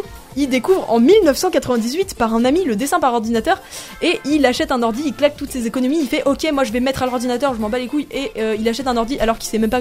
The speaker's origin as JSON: {"language": "French", "country": "United States", "said": "Ouais, je suis américaine."}